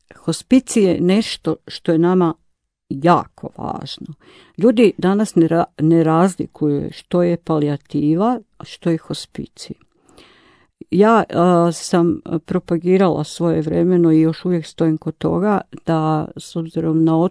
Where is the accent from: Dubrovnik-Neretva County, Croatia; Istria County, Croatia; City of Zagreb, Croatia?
City of Zagreb, Croatia; Zagreb; U gradu, kod nas u Zagrebu, odnosno u Hrvatskoj